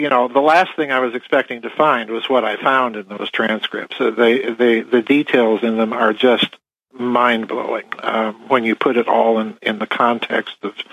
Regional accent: South Dakota, United States; I'm from South Dakota, and Senator Carl Mundt was my senior senator when I was a kid growing up.

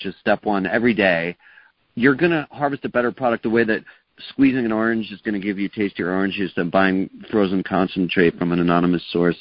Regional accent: East Coast, United States; I grew up in the East Coast.

